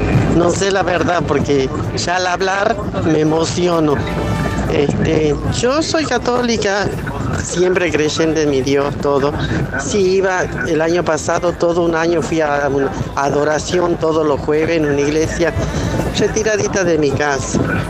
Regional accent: Tucumán, Argentina; Soy de Tucumán.

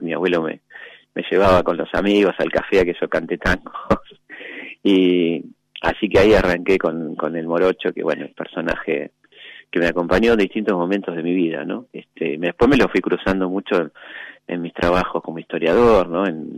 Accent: Mercedes, Buenos Aires Province, Argentina; born there; mi mamá y papá eran encargados de la sucursal de Sadaic en Mercedes, donde yo nací.

